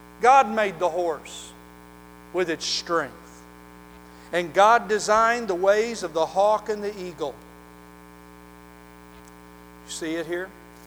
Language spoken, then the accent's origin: English; Oklahoma, United States; I've heard from not only horse people here, but the horse people I grew up around in Oklahoma.